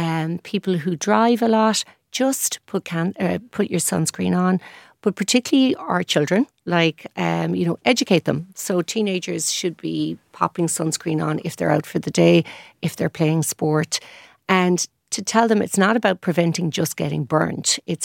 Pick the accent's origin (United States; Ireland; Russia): Ireland; because we're fair, we're Irish.